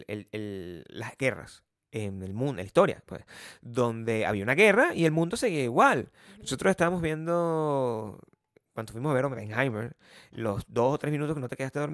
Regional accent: Caracas, Capital District, Venezuela; vengo del Guarataro. Yo no puedo ni siquiera cambiar el Guarataro.

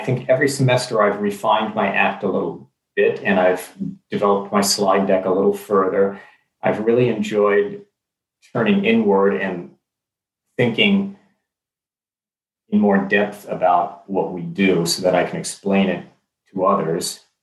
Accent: Los Angeles, California, United States; Well, I grew up in Los Angeles. I went to the university in Los Angeles

